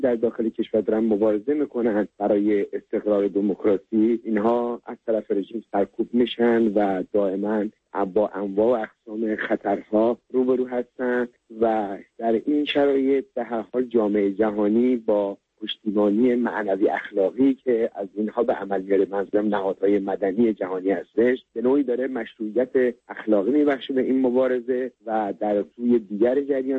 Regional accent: Iran; moved away as an adult; من 10 ماه خارج از ایران هستم

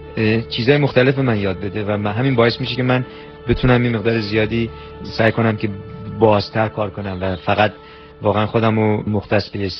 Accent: Iran; also born or lived in Europe / America; من ایرانی هستم و خب در اونجا اصلا ریشه گرفتم و در اونجا رشد کردم، در اونجا به مدرسه رفتم

